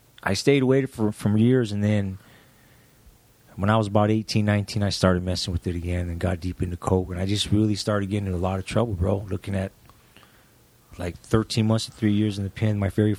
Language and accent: English; San Gabriel, California, United States; born there; I was originally born in San Gabriel. I was born in San Gabriel in 64. My dad was in Camp Pendleton. He was a Marine at the time. So then we moved back up this way, I believe.